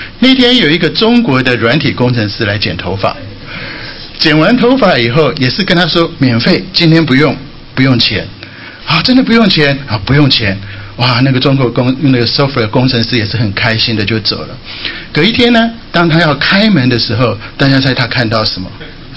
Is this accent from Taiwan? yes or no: yes; Taiwan; 像我是从台湾来的，我们会讲一些台语